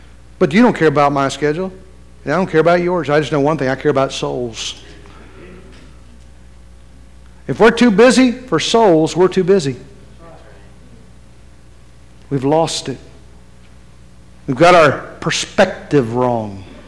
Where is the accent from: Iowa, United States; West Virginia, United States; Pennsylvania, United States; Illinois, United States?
West Virginia, United States; now in California, United States; I'm scared to death because I grew up in West Virginia. We thought California, the whole state was Hollywood.